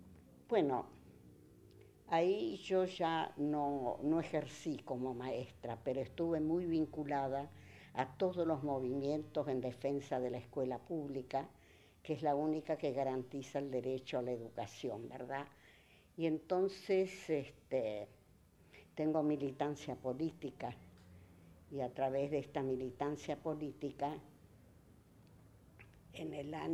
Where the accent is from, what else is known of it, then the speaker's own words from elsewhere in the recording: Concepción del Uruguay, Entre Ríos, Argentina; yo soy de la provincia de Entre Ríos. Se llama así porque está surcada por ríos, ¿verdad? Y junto con Corrientes y Misiones forman lo que se llama la Mesopotamia Argentina. Nací en Concepción del Uruguay, una ciudad a orillas